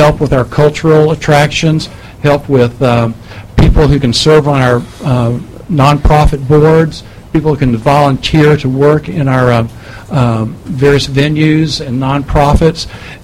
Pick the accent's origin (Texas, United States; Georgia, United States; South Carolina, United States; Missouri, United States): Texas, United States; Orange; I was born and raised in Orange.